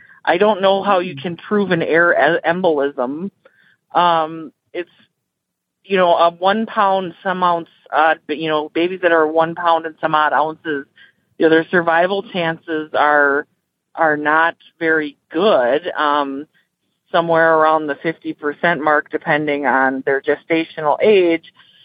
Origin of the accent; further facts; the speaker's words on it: South St. Paul, Minnesota, United States; I'm from South St. Paul, and I'm actually calling on the Lucy Letby story.